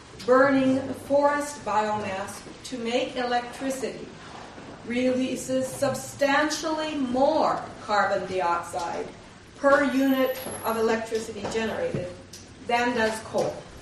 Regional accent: Longmeadow, Massachusetts, United States; I'm from Longmeadow

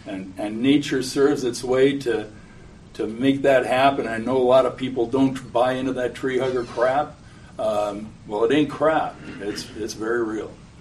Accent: Toronto, Ontario, Canada; moved away as an adult; also born or lived in Los Angeles, United States; now in United States; Born and raised in Toronto, Canada, big city. In my 20s, I moved to California, LA area, for about 5 years. And then when the notion of moving to New England came up

